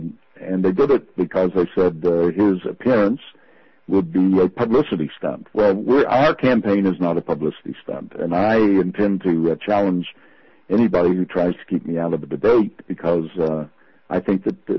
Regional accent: Charleston, West Virginia, United States; I'm a native of West Virginia. I was born and reared in Charleston on the west side. I grew up close to Rabel Mountain, where my paternal grandfather was born and my great uncles were born.

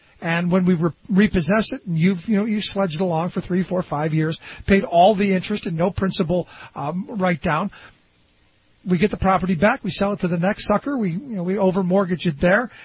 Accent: Cleveland, Ohio, United States; Because I go into a large number of areas, like my hometown of Cleveland, where they repossessed houses in lower working class neighborhoods

